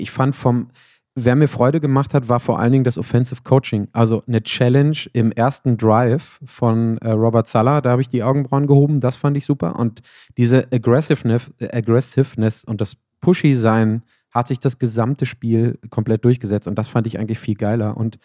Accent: Bochum, North Rhine-Westphalia, Germany; war ich zu Hause in meiner Heimat in Bochum.

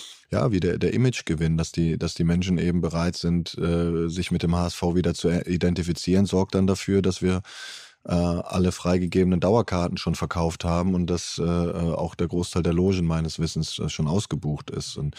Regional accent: Heidelberg, Baden-Württemberg, Germany; Ich bin ja in Heidelberg aufgewachsen.

